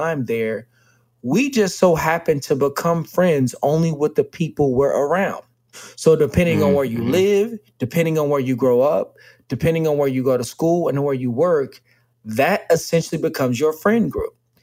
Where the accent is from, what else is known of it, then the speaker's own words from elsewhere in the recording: Dallas, Texas, United States; I'm from Dallas, and a lot of the friends that I graduated with did not have a strong educational foundation